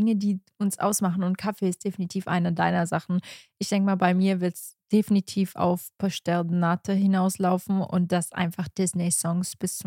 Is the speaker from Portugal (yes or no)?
yes; Lagos, Algarve, Portugal; weil das ist mein Heimatsort, das ist mein Geburtsort und das ist ja auch der Grund, wieso wir es in Portugal machen.